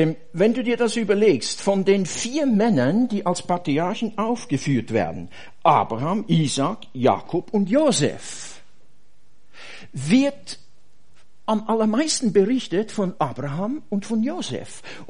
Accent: Switzerland; Oh, ich bin Schweizer. Ich bin Helvetier.

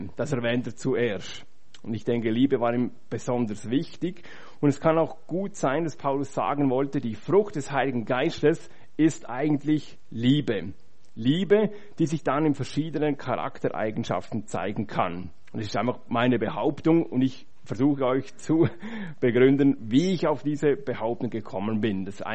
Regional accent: Liechtenstein; weil bei uns in Liechtenstein, wir haben keinen See.

